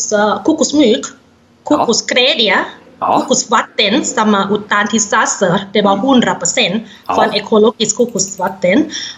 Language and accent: Swedish; Chonburi, Thailand; Ja, jag kommer från Somboli. Jag växte upp där i Somboli. Och Somboli ligger nära Bangkok, bara en timme ungefär.